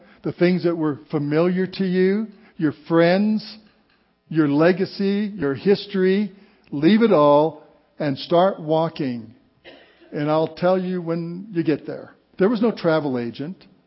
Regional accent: Walsenburg, Colorado, United States; Kind of like my hometown of Walsenburg, Colorado. Walsenburg is in southern Colorado.

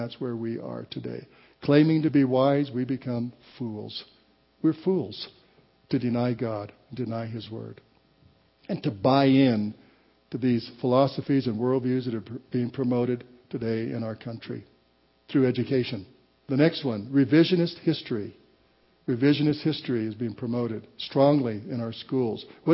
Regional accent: Colorado, United States; I was raised in Colorado when I was young.

